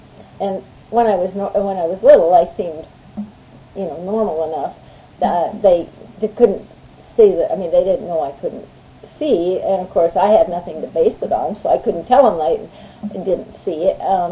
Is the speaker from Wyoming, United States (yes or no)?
yes; Laramie, Wyoming, United States; born there; I was born in Laramie, Wyoming in 1924.